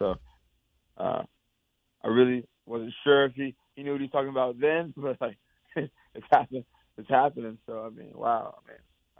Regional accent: Seattle, Washington, United States; One more step back, because I'm from Seattle. How did I end up at Mizzou?

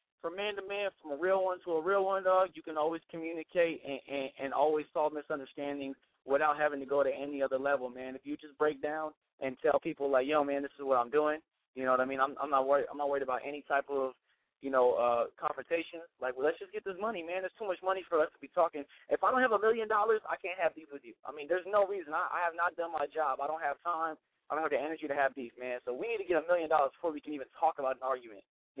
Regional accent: Pomona, California, United States; You know, I came from Pomona, and if anybody knows about … man, you know, my city is it's a wild city, man.

